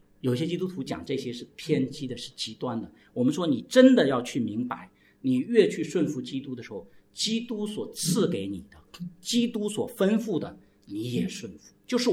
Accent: China; 我们中国人的习惯有的时候真的变成虚伪了

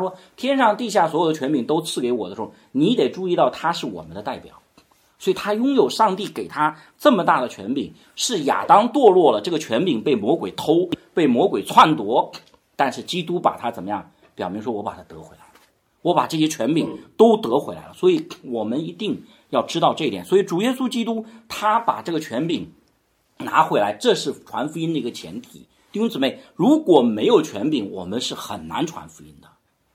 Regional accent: China; 比如说我们国家现在习近平其实是代表我们中国人

